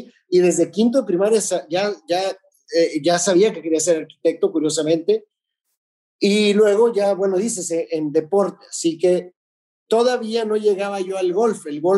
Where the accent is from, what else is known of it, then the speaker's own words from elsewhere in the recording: Tijuana, Baja California, Mexico; estaba en Tijuana, en mi ciudad natal